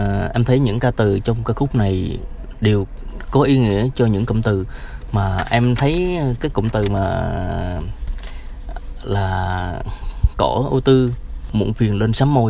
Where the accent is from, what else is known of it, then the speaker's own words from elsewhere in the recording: Can Tho, Vietnam; tức là cả quê em ở Cần Thơ đó chị.